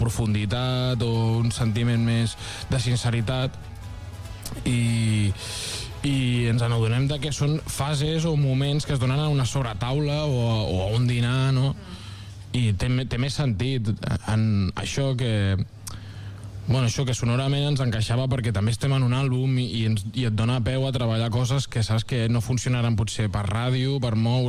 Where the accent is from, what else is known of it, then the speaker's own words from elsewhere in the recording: Valls, Catalonia, Spain; I hem fet una calçotada perquè, com som de Valls